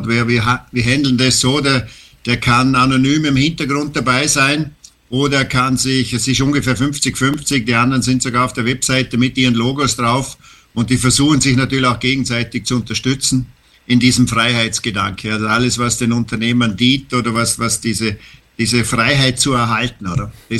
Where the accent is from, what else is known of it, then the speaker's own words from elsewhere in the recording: Dornbirn, Vorarlberg, Austria; Ich komme aus Vorarlberg, also vor dem Arlberg.